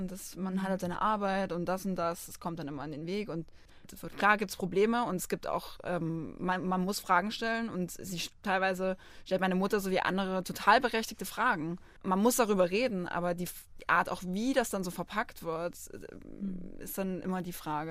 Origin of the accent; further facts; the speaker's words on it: East Germany, Germany; hier gerade passiert im Osten. Mhm. Ich habe ein ganz schlimmes, gespaltenes Verhältnis gerade auch zu meiner Heimat.